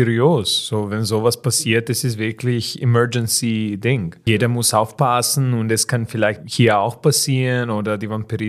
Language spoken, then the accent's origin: German; Belgrade, City of Belgrade, Serbia; Also ich komme wirklich aus Belgrad und nicht aus diesem Teil, wo die Vlajna sind.